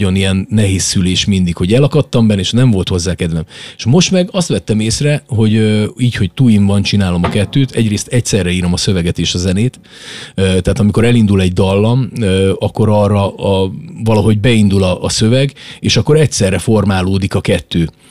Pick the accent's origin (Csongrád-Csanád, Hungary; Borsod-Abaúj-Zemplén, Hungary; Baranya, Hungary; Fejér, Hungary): Borsod-Abaúj-Zemplén, Hungary; Onga; miskolci származású, vagy pontosan ongai. Miskolc melletti faluból származom